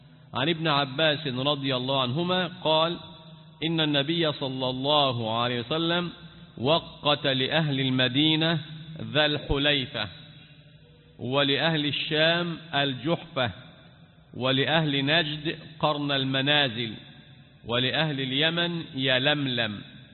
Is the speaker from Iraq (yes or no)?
no; Egypt; طب أنا كمصري مسافر للحج والعمرة،